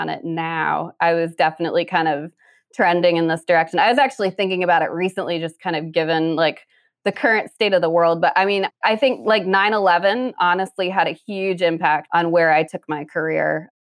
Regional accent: Connecticut, United States; Yeah, I actually grew up in Connecticut.

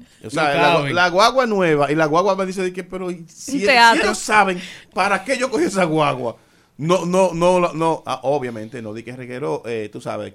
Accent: Hostos, Duarte, Dominican Republic; also born or lived in Pimentel; ahí me crié, nací en Pimentel. Y me crié en Hosto

